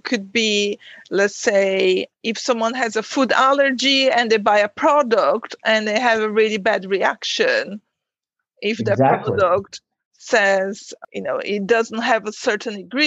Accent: Brazil; We are both from Brazil.

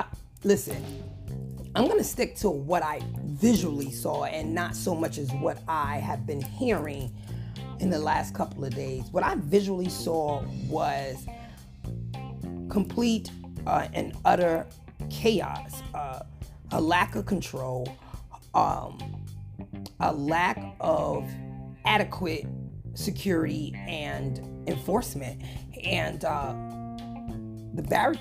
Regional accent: New York, United States; Now, I'm from New York.

